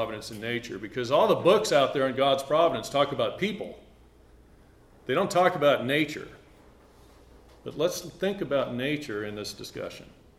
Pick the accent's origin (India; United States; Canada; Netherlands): India; also born or lived in East Africa; and I grew up in India and East Africa